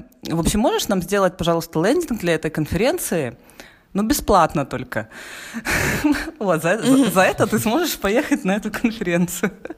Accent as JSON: {"language": "Russian", "town": "Barnaul", "region": "Altai Krai", "country": "Russia", "moved": "as an adult", "lives_now": "Kaliningrad, Russia", "said": "он был из Калининграда, я из Барнаула."}